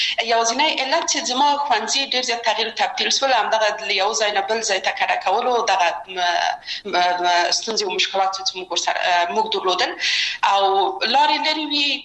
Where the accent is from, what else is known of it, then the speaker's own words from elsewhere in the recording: Kabul, Afghanistan; یو خو موږ د مکرایانو په ساحه کې لوی سوي وو، هلته زموږ بلدتیا ډېره زیاته وه